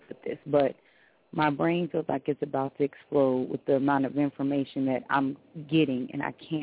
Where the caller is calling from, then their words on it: California, United States; I'm calling from California.